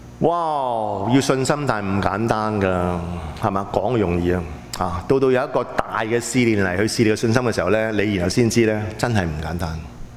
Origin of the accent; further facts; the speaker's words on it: Hong Kong; now in Canada; 作為香港人嘅我哋咧，啊，即係而家我哋係加拿大人啦，但係我哋好多人都喺香港嚟啦